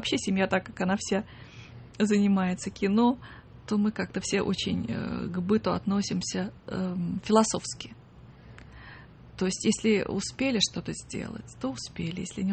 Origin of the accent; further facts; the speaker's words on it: London, United Kingdom; also born or lived in Moscow, Russia; Вот когда меня увезли в 9 месяцев в Лондон